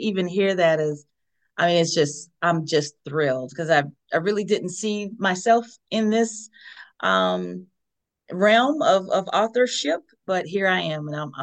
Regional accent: Eatonton, Georgia, United States; I am from the booming metropolis of Eatonton, Georgia, Putnam County.

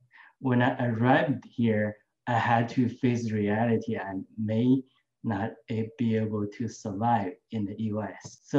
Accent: China; moved away as an adult; also born or lived in London, United Kingdom; I was born and raised in China in the 1970s, and I never dreamed to become a Christian. But through a series of life events, I was able to come out of my country in 2001.

